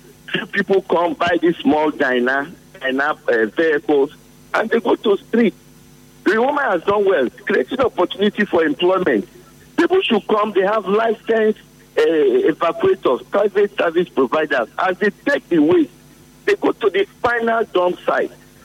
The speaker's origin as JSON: {"language": "English", "town": "Port Harcourt", "region": "Rivers", "country": "Nigeria", "tie": "born or raised there", "said": "I grew up in Port Harcourt. I was born and bred here."}